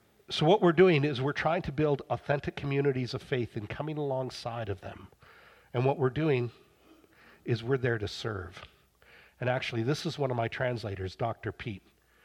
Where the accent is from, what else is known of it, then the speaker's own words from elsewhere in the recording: Ireland; I happen to have a genetic disposition that means I don't change my mind very often. I'm Irish.